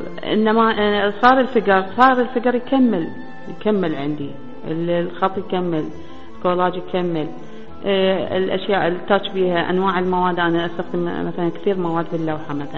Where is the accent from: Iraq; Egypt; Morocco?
Iraq; Al Diwaniyah, Al-Qadisiyyah Governorate; عندنا بالجنوب، أنا من محافظة القادسية أو الديوانية نسموها هسه، عايشة بالبستان وعايشة شايفة بنات الريف شلون يلبسون